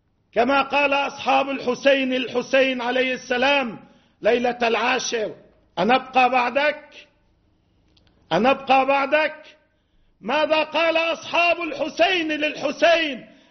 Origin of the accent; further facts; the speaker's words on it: Lebanon; نحن هنا من لبنان نقول للعالم كله